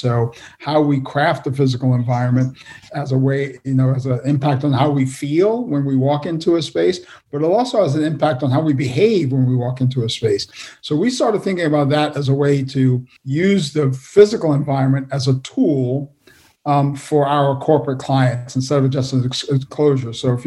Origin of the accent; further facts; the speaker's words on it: New York, United States; also born or lived in Washington, D.C.; now in Baltimore, United States; I'm a New Yorker originally, but all of this sort of path, I guess, started in D.C.